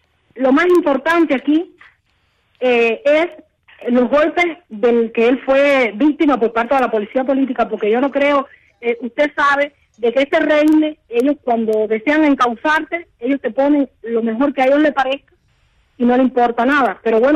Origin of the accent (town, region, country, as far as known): Cuba